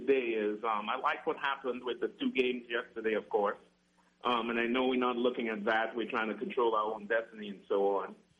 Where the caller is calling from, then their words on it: Denmark; Yeah, I'm calling from Denmark.